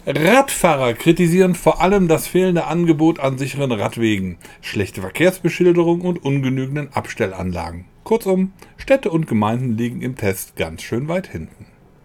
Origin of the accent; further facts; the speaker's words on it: Troisdorf, North Rhine-Westphalia, Germany; born there; Troisdorf im Rheinland, meine Geburtsstadt.